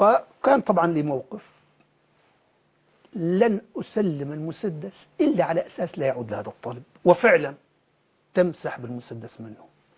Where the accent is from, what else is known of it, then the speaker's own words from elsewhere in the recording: Jarjanaz, Idlib Governorate, Syria; جرجناز بلدتنا مدرس لغة عربية